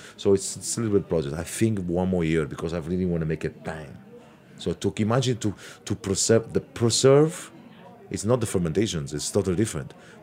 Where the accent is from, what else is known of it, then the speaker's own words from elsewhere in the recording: Basilicata, Italy; And we are Lucani. So I'm from Lucania, which is Basilicata, the old name. But I'm Lucano.